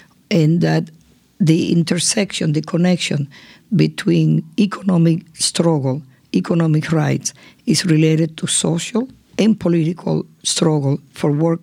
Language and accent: English; Dominican Republic; And now, for me, especially, I'm an immigrant. I come from the Dominican Republic.